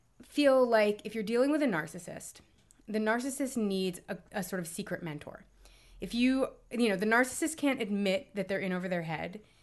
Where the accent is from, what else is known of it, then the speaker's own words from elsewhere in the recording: New York, United States; Suddenly, me being a New Yorker is coming more in handy than it's ever come before.